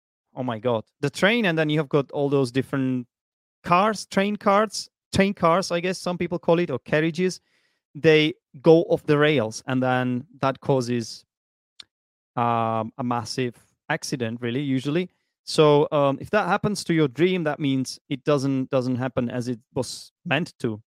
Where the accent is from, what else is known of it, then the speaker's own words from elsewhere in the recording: Prague, Czechia; but I am from Prague, actually. My childhood passion for football blossomed amidst the city's cobbled streets.